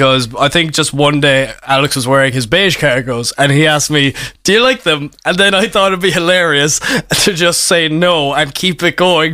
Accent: Glanmire, Munster, Ireland; Growing up in Glanmire, I'd say there is a few wars around the place, all right.

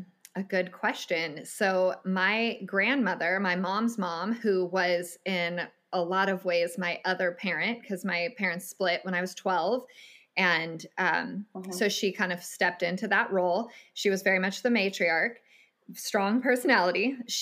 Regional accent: California, United States; and then you go into the public school system in California, I'm from California

